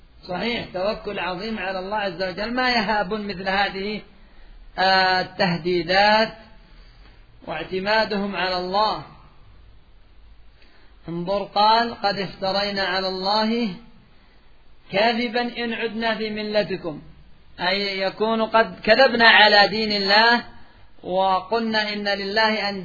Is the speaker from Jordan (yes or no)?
no; Yemen; حتى عندنا في اليمن